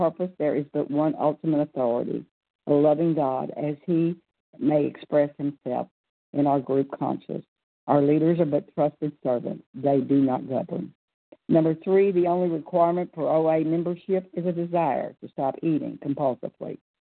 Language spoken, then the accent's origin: English; Pensacola, Florida, United States; I'm from Pensacola, Florida.